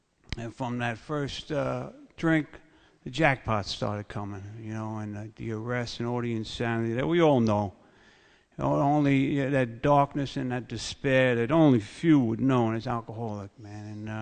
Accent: Queens, New York, United States; I come from a big Irish family. I grew up in Queens, and I'm a quiet person.

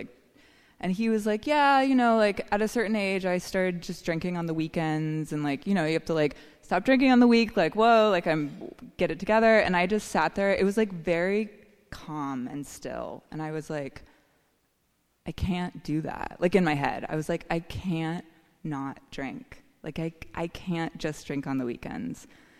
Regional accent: Boulder, Colorado, United States; So I started drinking when I was around 11. I grew up in Boulder, Colorado, and it's very normal there.

